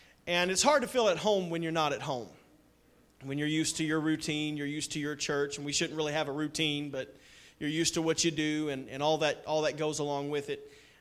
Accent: the South, United States; But I'm from the South. I'm from a land where you have sweet tea everywhere you go.

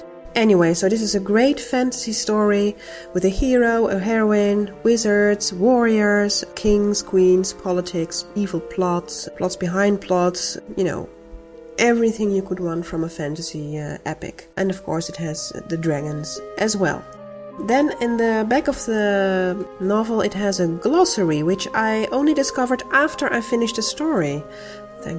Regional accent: Netherlands; from the Netherlands … on the forums.

